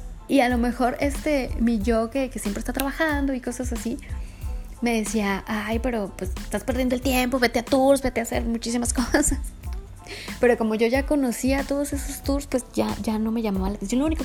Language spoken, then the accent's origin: Spanish; Mexico; Hazlo, soy mexicana, lo he hecho.